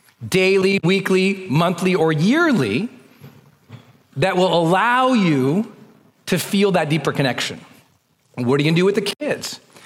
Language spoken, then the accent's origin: English; Montana, United States; I'm from Montana. When you go up in the mountains, you commit to the hunt.